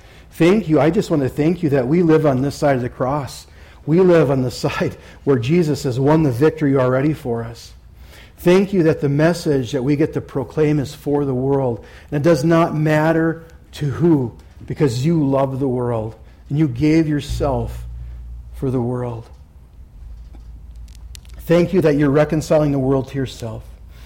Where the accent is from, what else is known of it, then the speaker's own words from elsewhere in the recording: Minnesota, United States; Purple and gold go with what team? I'm from Minnesota. Vikings, oh yeah.